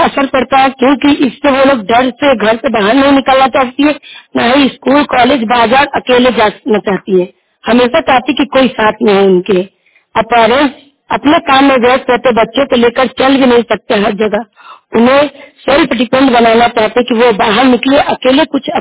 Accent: Jyotipur, India; ज्योतिपुर गाँव की मैं रहने वाली हूँ, लालगंज प्रखंड।

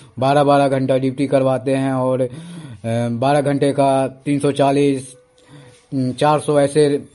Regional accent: Bihar, India; मैं मानुपुर दिघवाड़ा प्रखंड से बिलोंग करता हूँ।

